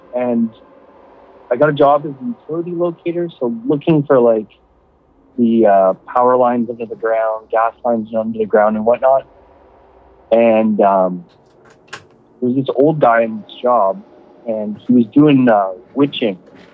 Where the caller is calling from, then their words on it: Ottawa, Ontario, Canada; calling from Ottawa, Canada.